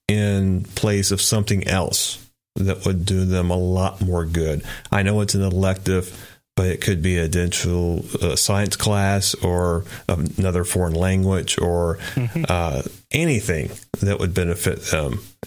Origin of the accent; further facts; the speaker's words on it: Kentucky, United States; now in Texas, United States; and I'm originally from Kentucky, born and raised there.